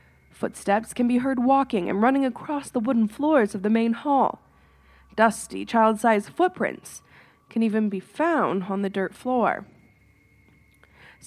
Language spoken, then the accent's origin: English; Canada; All right, I'm from Canada. I don't know how to say these things.